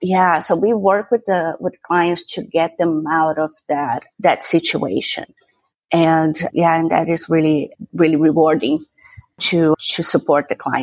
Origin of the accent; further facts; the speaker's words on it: Brazil; first language Portuguese; English is a second language; also born or lived in Hong Kong / Paris / Santiago; now in Houston, United States; I've been here 20-somewhat years, but I'm originally from Brazil, so my first language is Portuguese.